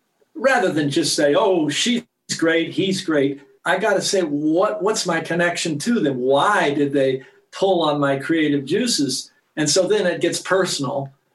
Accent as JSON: {"language": "English", "region": "West Coast", "country": "United States", "said": "I'm from the West Coast, so."}